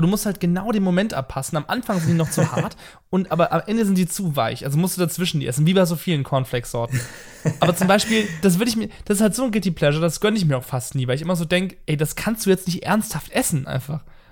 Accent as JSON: {"language": "German", "region": "North Rhine-Westphalia", "country": "Germany", "said": "ich komme aus dem Rheinland."}